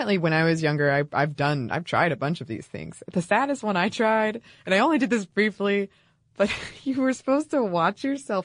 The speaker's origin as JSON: {"language": "English", "region": "Texas", "country": "United States", "said": "being a Texan, I call all fizzy drinks Cokes. That's just what we refer to them as down here"}